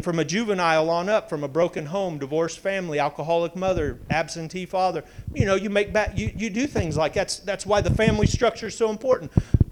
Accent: Florida, United States; I grew up in Florida, Sarasota County, Florida.

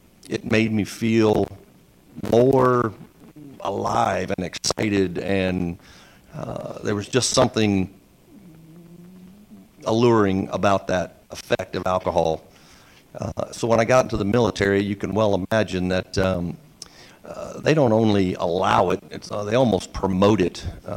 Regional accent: Chicago, Illinois, United States; All five kids were born in different states, different cities. I'm from Chicago. My father's from London, England, and came over on the Queen Mary when he was a boy. My mother is from Cape Cod

